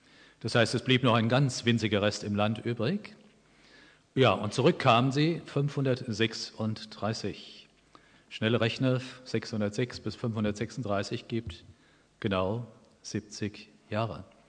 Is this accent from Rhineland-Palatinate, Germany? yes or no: no; Oberursel, Hesse, Germany; Ich stamme aus Oberursel im Taunus, da gibt es eine riesige Kirche, für mich riesig.